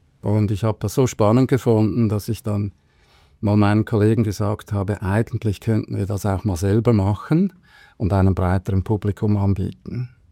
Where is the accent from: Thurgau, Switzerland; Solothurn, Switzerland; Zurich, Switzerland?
Zurich, Switzerland; ich bin in Zürcher Unterland aufgewachsen, habe an der Uni in Zürich studiert, Betriebswirtschaft und Recht.